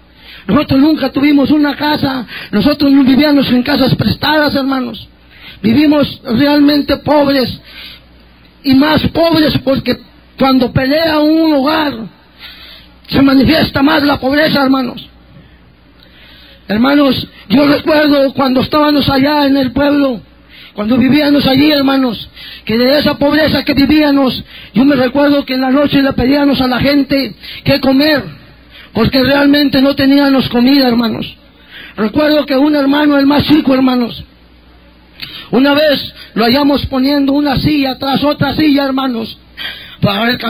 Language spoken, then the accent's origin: Spanish; Cieneguilla, Durango, Mexico; Yo provengo de Durango, del estado de Durango, nací en un pueblito de Durango llamado Cieneguilla, Villa Unión, Durango. Allí crecí, allí nací y allí crecí. Humilde, vengo de una familia muy humilde, hermanos.